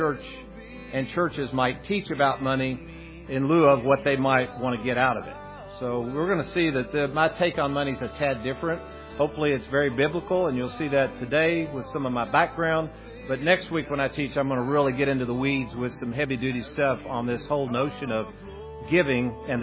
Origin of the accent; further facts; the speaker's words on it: Lexington, Kentucky, United States; My biggest life-changing event actually occurred in 1970, growing up in Lexington, Kentucky.